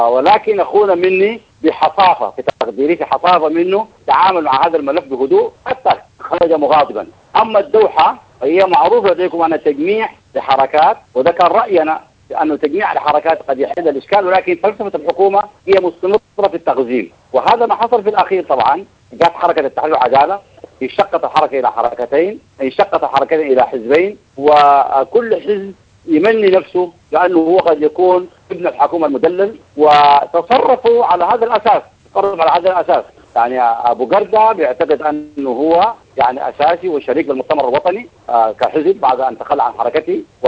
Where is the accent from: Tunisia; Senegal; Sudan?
Sudan; Darfur; ولكن نحن أبناء دارفور يعني حقنا في السوق